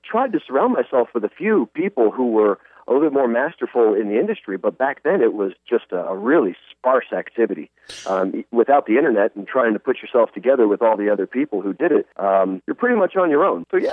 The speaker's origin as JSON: {"language": "English", "town": "Atlanta", "region": "Georgia", "country": "United States", "tie": "born or raised there", "also_born_or_lived": "Connecticut", "said": "I grew up landlocked. Originally, I was from Connecticut and moved to Atlanta between the third and fourth grade."}